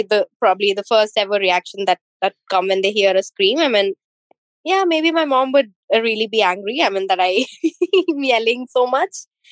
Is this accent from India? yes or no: yes; Hyderabad, Telangana, India; I'm from India, Hyderabad.